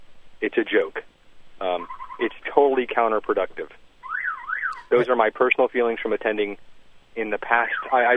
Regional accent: Miami, Florida, United States; Growing up in Miami, if I am not in the most culturally diverse place in the world, I don't need a company

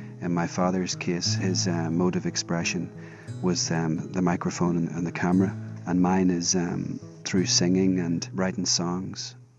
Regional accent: Downpatrick, Northern Ireland, United Kingdom; I'm from Downpatrick in County Down, Northern Ireland.

